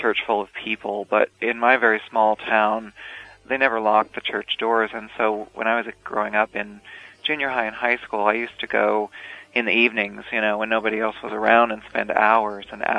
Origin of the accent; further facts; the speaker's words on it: Illinois, United States; It's an autobiographical tune about my hometown in Illinois. Sort of gives a really good picture of growing up in a small town and how it feels to have come from there